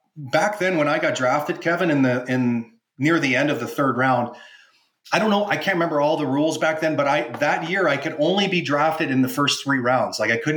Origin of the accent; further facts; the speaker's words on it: Calgary, Alberta, Canada; And the fact that I grew up in Calgary, it was the first and only time the Calgary Flames won a Stanley Cup.